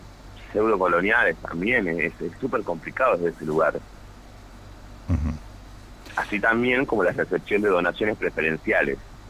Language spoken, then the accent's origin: Spanish; Salta, Argentina; Yo provengo de Salta, una provincia bastante católica, bastante acérrima